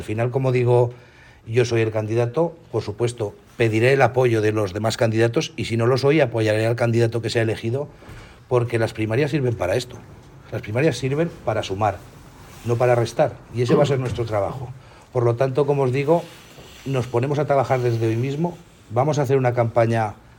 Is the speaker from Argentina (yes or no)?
no; Aragon, Spain; yo mismo vengo de Guadalajara-Balambre, de la otra punta de Aragón.